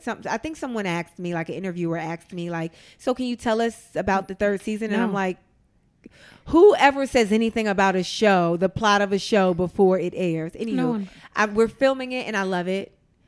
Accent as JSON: {"language": "English", "town": "New York City", "region": "New York", "country": "United States", "said": "I'm a New Yorker, but also the South has really strong church ties"}